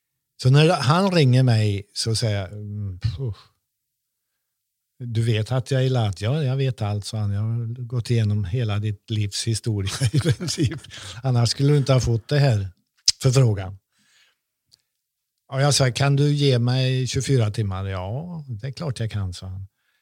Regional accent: Sweden; framför allt så är jag svensk. Jag är inte född i England.

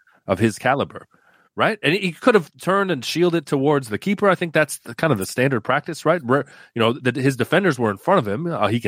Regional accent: Toronto, Ontario, Canada; I'm a Toronto boy.

